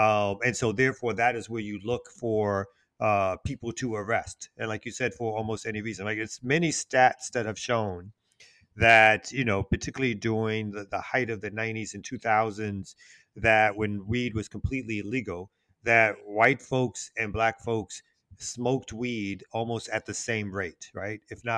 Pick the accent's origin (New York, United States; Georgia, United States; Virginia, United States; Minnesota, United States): New York, United States; Brooklyn; Well, I mean, my journey is one of being born and raised in Brooklyn.